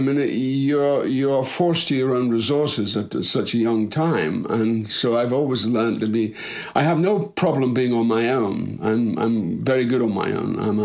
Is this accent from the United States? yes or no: no; Dundee, Scotland, United Kingdom; born there; Well, I was born in Dundee, Scotland in 1946.